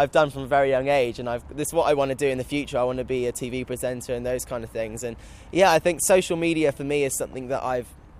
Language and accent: English; Plymouth, South West England, United Kingdom; I think the Plymouth Parade is going to be extra special just because it's my hometown, it's where my friends and family are.